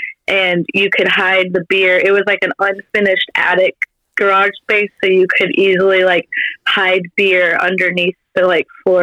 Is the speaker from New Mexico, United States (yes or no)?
no; Fort Worth, Texas, United States; born there; I was born in Fort Worth.